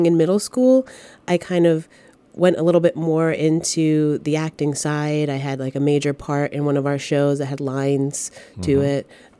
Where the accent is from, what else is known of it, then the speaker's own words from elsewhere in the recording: Providence, Rhode Island, United States; I grew up in Providence, so I went to a middle school that had a really strong theater program